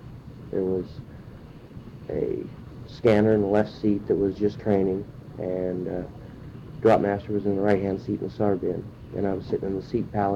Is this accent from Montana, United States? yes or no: yes; Montana, United States; now in Alaska, United States; I'm from Montana originally, so the wasn't really a big change for me.